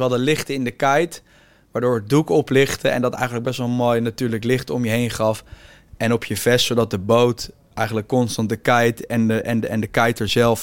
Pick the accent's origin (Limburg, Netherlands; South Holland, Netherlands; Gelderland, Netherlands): South Holland, Netherlands; The Hague; want ik kom zelf ook uit Den Haag.